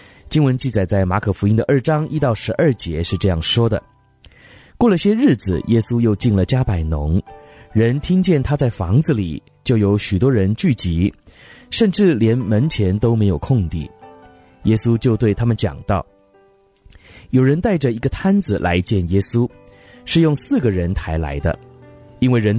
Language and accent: Chinese; Taiwan; moved away as an adult; 我从小在台湾长大，那之后呢才来北美工作，虽然呢在北美也生活了十多年